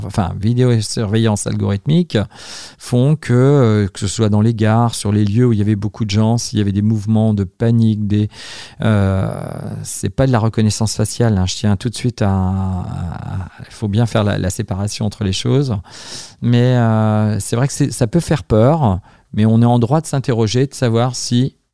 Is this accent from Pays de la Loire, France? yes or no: yes; Chenu, Pays de la Loire, France; puisque je suis originaire de Chenu